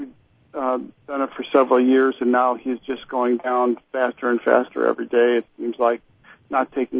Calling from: Tallahassee, Florida, United States; Tallahassee.

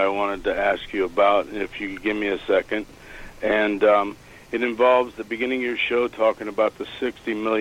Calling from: Florida, United States; Southern Florida.

